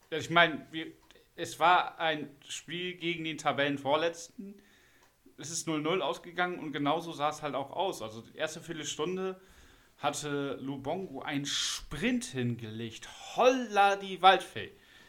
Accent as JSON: {"language": "German", "region": "Northern Germany", "country": "Germany", "said": "Wir sind Norddeutsche, die benehmen sich alle so."}